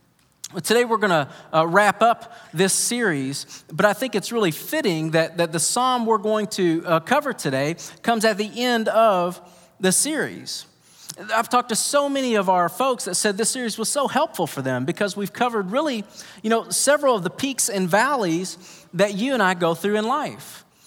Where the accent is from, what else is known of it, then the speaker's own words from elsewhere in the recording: Kentucky, United States; Then I just reminded him I'm from Kentucky and that was normal for me.